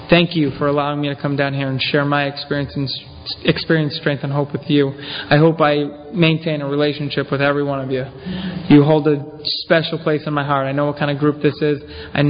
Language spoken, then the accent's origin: English; Hanson, Massachusetts, United States; I'm a drunk from Hanson, Mass.